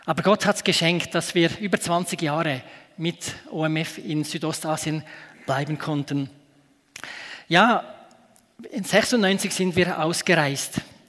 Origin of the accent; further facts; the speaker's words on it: Ruswil, Lucerne, Switzerland; Ich bin hier auf diesem Bauernhof aufgewachsen, in Ruswil, Hoppöschen. Da ist auch die Gemeinde EGW Ruswil, wo ich groß geworden bin, Sonntagsschule gegangen bin.